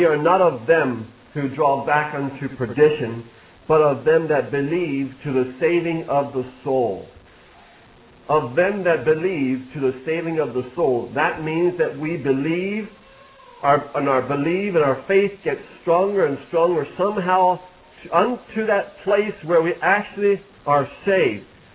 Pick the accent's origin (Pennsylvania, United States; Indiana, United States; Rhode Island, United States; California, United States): Pennsylvania, United States; I grew up in Lancaster County as an Amish boy.